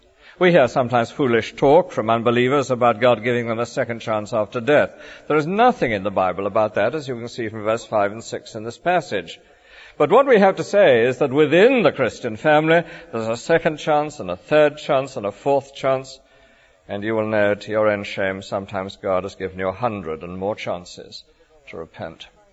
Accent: United Kingdom; it's part of our pride as British people

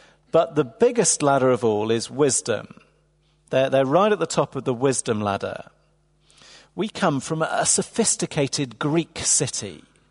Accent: England, United Kingdom; I'm very English, and my degree is medieval history, and I work here

